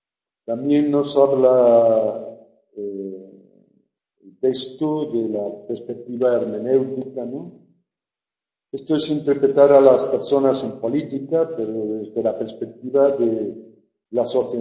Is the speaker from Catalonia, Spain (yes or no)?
no; Lugo, Galicia, Spain; porque yo soy de Galicia, de Lugo